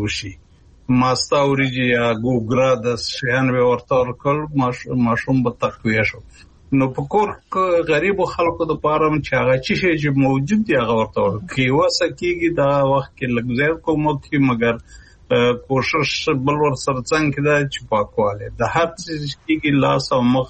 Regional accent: Kunar, Afghanistan; زمونږ په محیط کې چې زه په کنړ کې لوی شوم زه چې کوچنی وم

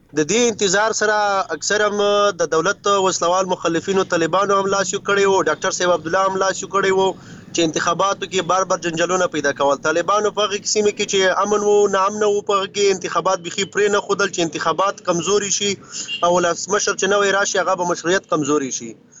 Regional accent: Khyber Pakhtunkhwa, Pakistan

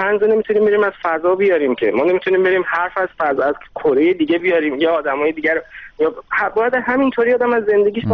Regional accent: Iran

